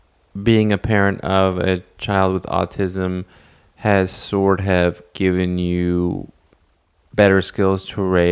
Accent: Canada; I'm from Canada.

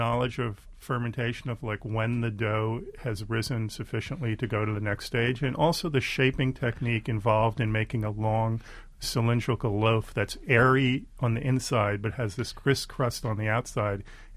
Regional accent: Brooklyn, New York, United States; because I grew up in Brooklyn as well and went to a lot of these bakeries.

